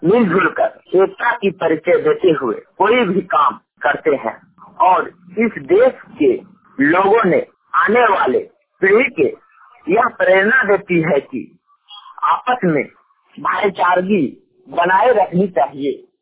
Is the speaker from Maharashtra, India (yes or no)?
no; Jharkhand, India; Post बादम, थाना बैका गाँव, जिला हजारीबाग, राज्य झारखंड के निवासी हूँ।